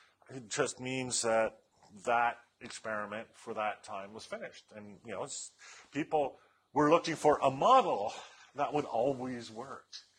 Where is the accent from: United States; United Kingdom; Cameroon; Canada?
Canada; because I'm from Canada and we have these